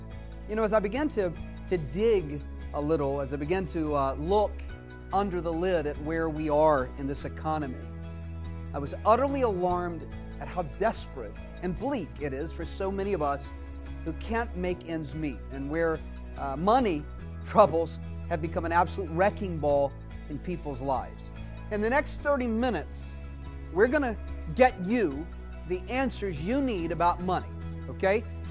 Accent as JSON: {"language": "English", "town": "Atlanta", "region": "Georgia", "country": "United States", "tie": "born or raised there", "said": "Empower Life Church, right here in my hometown, Atlanta."}